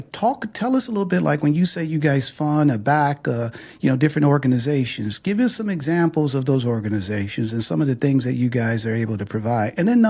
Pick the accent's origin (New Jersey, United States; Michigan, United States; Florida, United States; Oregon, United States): Michigan, United States; Detroit; They kicked me off the show because I'm from Detroit.